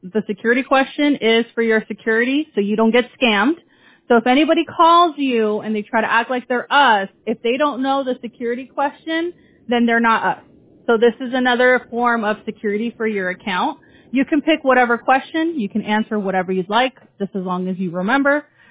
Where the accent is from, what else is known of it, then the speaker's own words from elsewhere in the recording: California, United States; So, yeah, unfortunately, I'm from California, so.